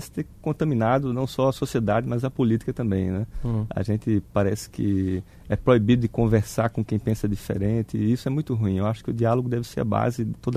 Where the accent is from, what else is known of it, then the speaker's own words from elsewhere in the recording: Recife, Pernambuco, Brazil; Eu sou pernambucano do Recife, lá do Nordeste.